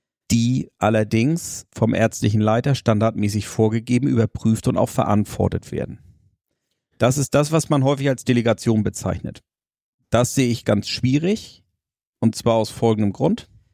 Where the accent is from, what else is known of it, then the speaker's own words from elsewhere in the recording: Lübeck, Schleswig-Holstein, Germany; Ich komme aus Lübeck